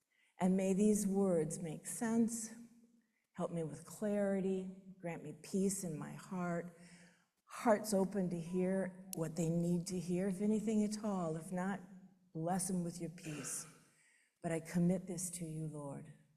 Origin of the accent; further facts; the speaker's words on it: Memphis, Tennessee, United States; born there; I was born in Memphis. I'm a Southern girl. Amen, and I would love to go back there again.